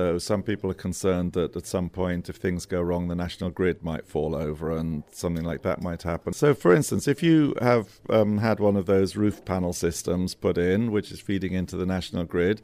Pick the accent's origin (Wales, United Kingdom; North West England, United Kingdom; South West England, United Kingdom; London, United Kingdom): South West England, United Kingdom; And I'm from Gloucestershire, and I'm interested in dome building